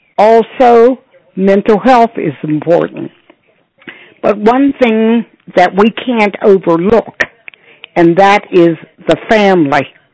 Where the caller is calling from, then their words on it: Rankin, Pennsylvania, United States; and I'm from Rankin.